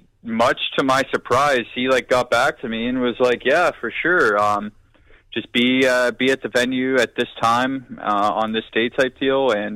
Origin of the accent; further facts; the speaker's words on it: Canada; you kind of come to the life realization as a Canadian growing up playing hockey